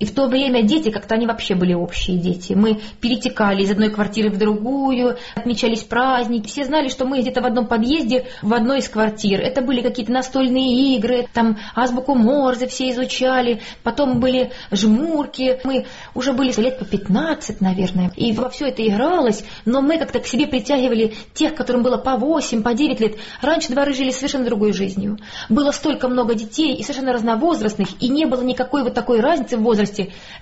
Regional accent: Penza, Penza Oblast, Russia; born or raised there

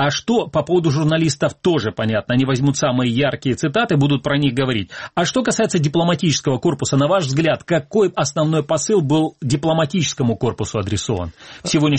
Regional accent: Crimea, Ukraine; Вот я, как крымчанин

